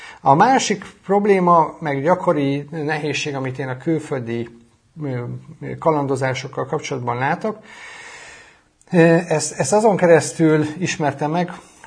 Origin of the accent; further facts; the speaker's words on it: Szolnok, Jász-Nagykun-Szolnok, Hungary; born or raised there; now in Chicago, United States